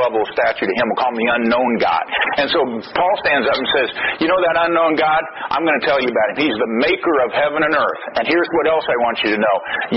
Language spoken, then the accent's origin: English; St. Louis, Missouri, United States; born there; Now, I was born in St. Louis, April 17th, 1953. I don't remember voting on it.